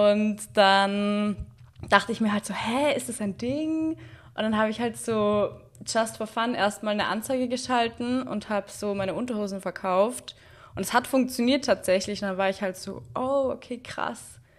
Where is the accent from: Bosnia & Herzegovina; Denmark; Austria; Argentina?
Austria; ich komme auch aus Österreich, und da habe ich in so einem Café gearbeitet